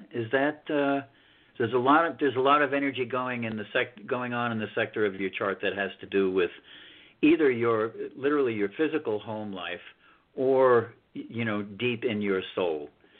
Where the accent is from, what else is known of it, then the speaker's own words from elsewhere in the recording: Huntington, New York, United States; Huh. That's my hometown.